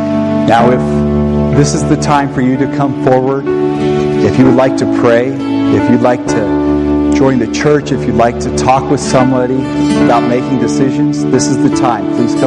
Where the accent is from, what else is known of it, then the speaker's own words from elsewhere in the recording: United States; I'm an American, so I know this for Americans.